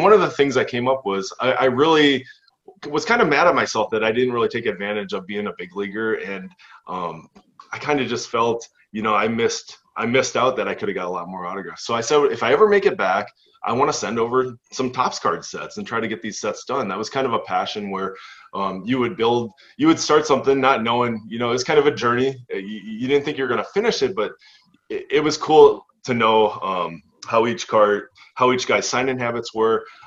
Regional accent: Minnesota, United States; and I'm from Minnesota. So we got the Twins, we got the big sports teams, but we don't have the minor league.

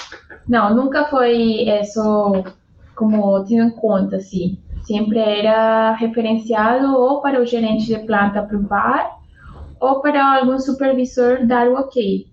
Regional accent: Colombia; Portuguese is a second language; no meu caso, eu iniciei como engenheira de processo em uma planta lá na Colômbia. Eu sou colombiana.

